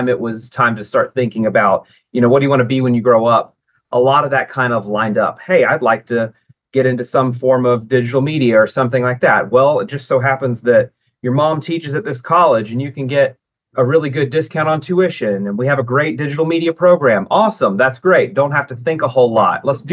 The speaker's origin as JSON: {"language": "English", "region": "Tennessee", "country": "United States", "tie": "born or raised there", "also_born_or_lived": "Alabama", "said": "I was also born in Alabama, but I grew up here in Tennessee. We moved here when I was going into fourth grade. And so my whole life, I've basically lived in Appalachia."}